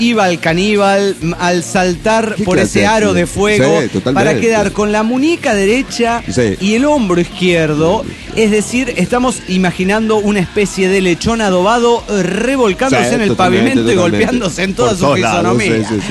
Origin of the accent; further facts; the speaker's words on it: Zapopan, Jalisco, Mexico; de Zapopan, Jalisco